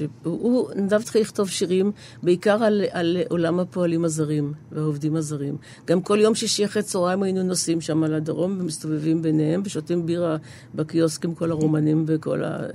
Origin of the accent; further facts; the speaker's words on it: Kiryat Bialik, Haifa District, Israel; הרחוב שגדלנו בו בקריית ביאליק, שאת בטח לא מכירה אותו, סמטת כנען.